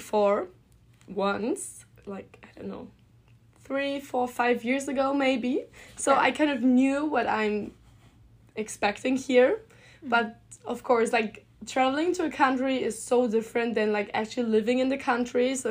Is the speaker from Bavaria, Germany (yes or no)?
no; Heidenheim, Baden-Württemberg, Germany; I'm 21 years old. I grew up in Heidenheim, which is in a very small city in the southern part of Germany, which is like Heidenheim is located between Stuttgart and Munich.